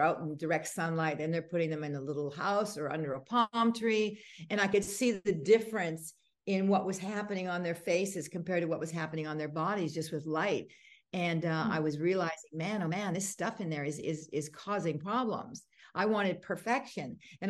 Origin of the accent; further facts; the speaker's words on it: Canada; We weren't allowed to have sugar or soda pop. You can tell I'm Canadian with that word.